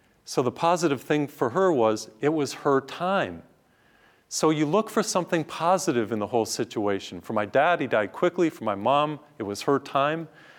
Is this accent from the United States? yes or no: yes; Massachusetts, United States; I grew up in Massachusetts, and in Massachusetts we would have harsh winters, very cold